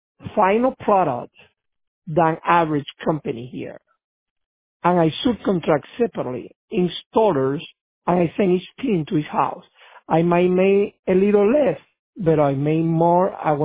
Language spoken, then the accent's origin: English; Cuba; moved away; since I came from Cuba back in 1985